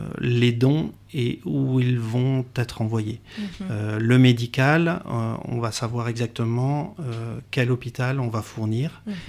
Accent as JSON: {"language": "French", "country": "France", "said": "moi je suis français"}